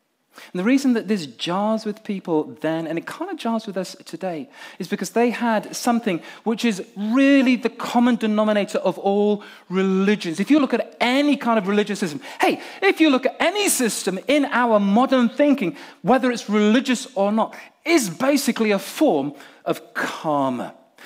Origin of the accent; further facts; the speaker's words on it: Nigeria; And in Africa, in Nigeria, where I grew up, where I was brought up